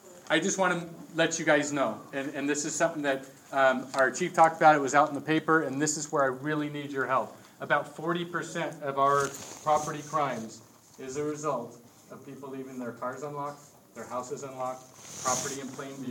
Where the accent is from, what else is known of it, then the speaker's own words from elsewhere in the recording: Long Beach, California, United States; I grew up in North Long Beach off of California in 46th.